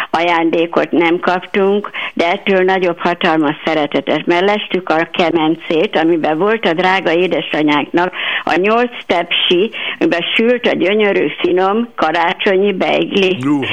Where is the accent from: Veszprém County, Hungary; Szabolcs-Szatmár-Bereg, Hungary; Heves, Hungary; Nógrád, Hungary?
Szabolcs-Szatmár-Bereg, Hungary; Nyírgyulaj; Szabolcs, Szatmár, Bereg, mert Nyírgyulajban.